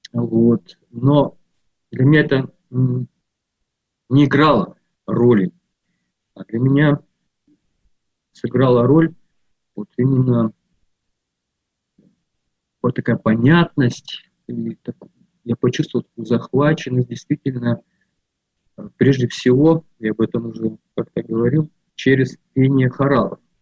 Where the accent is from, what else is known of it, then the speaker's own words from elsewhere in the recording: Abakan, Khakassia, Russia; мой родной город, где я родился и проживал вот до там, 30 большим лет, город Абакан, Республика Хакасия, в Советском Союзе это был Красноярский край.